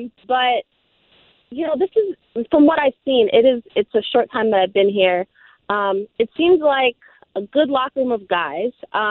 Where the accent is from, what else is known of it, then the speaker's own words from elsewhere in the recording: New York, United States; I am from New York, so we are a little negative, but that's not good.